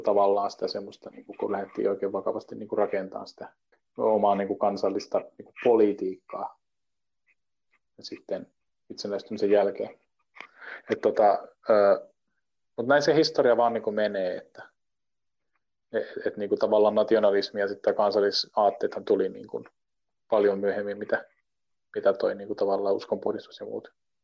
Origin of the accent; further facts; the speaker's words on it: Lapland, Finland; me ollaan molemmat Lapista kotoisin.